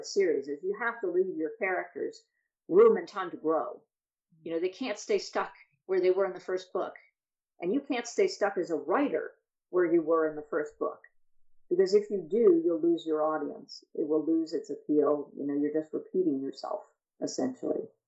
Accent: New York, United States; And I grew up just outside New York City. So this is my home.

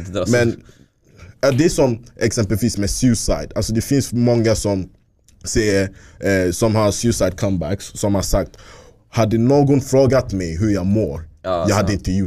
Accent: Ghana; Så han stoppade mig, så han bara, hej du, vart är du ifrån? Så, så jag bara, Ghana.

